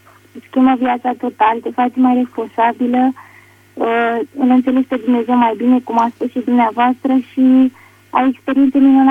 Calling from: Ploiești, Prahova, Romania; și sunt din Ploiești. Am 23 de ani

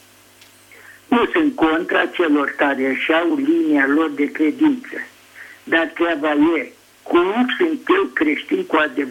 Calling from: Pitești, Argeș, Romania; de la Pitești.

